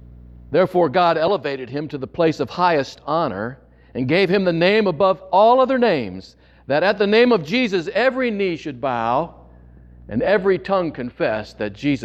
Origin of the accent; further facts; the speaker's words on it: Lima, Ohio, United States; my Nana, who was still alive and living in my hometown of Lima, Ohio at 654 Ewing Avenue.